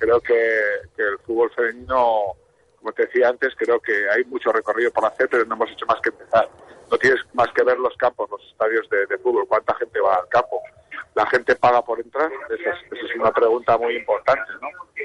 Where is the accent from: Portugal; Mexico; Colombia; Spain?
Spain; Navarre; Yo, como buen navarro, creo en la huerta